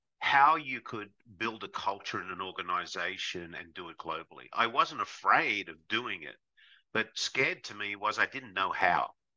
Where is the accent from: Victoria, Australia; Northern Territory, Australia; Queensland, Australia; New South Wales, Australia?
New South Wales, Australia; Sydney; now in United States; I'm from Sydney, Australia.